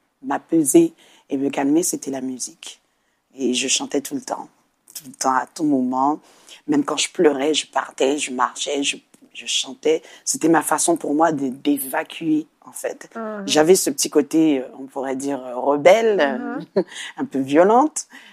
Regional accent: France; now in French Antilles; Donc, c'est vrai que j'ai grandi en France, donc j'avais des petits camarades de classe et tout.

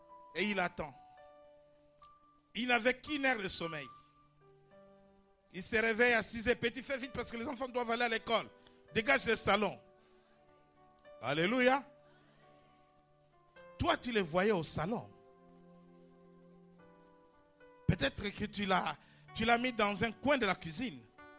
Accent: Paris, Île-de-France, France; Nous sommes des Parisiens

